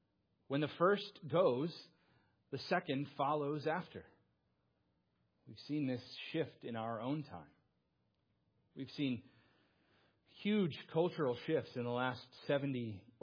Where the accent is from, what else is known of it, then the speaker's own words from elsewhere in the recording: the North, United States; now in North Carolina, United States; I'm from the North, and when I moved to North Carolina, it was really the first time that I saw there were still laws in place about prohibiting the sale of alcohol on Sunday.